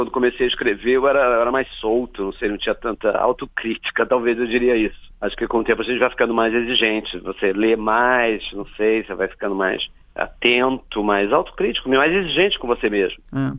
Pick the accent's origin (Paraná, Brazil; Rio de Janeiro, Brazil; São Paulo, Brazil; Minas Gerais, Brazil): Rio de Janeiro, Brazil; moved away as an adult; now in Brasília, Brazil; no Rio, que é a cidade onde eu nasci, vivi, até me mudar para Brasília, aos 25 anos.